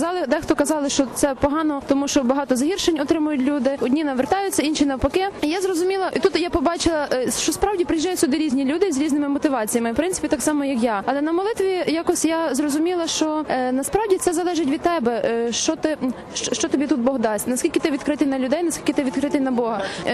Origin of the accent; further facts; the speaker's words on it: Lviv, Lviv Oblast, Ukraine; я також зі Львова